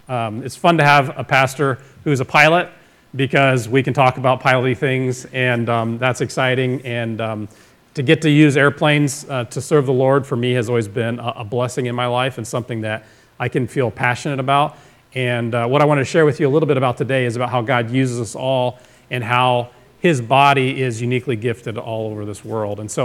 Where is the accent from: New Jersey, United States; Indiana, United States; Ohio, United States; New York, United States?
Ohio, United States; Andy and I grew up here in Van Wert County. I'm from over on the state line. Had an Ohio City address, even though I lived over near Wren.